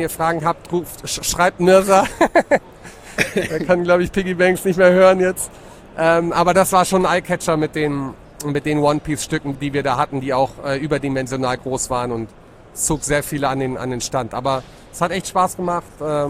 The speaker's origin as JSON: {"language": "German", "town": "Frankfurt", "region": "Hesse", "country": "Germany", "lives_now": "Düsseldorf, Germany", "said": "ich bin ja Frankfurter tatsächlich, lebe aber in Düsseldorf"}